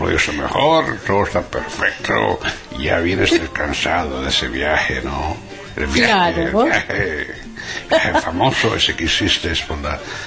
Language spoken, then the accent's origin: Spanish; Cuba; en Cuba lo reclamamos como cubano